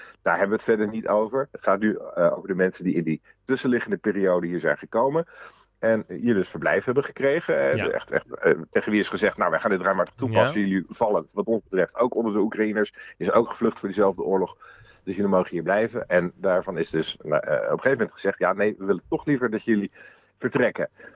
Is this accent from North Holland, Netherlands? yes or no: yes; Amsterdam, North Holland, Netherlands; niet omdat ik uit Amsterdam kom.